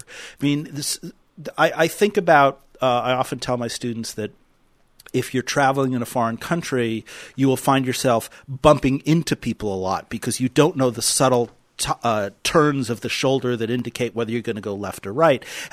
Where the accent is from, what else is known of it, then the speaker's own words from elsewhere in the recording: New York, United States; I mean, as a New Yorker in North Dakota, I find myself inadvertently interrupting all of the time.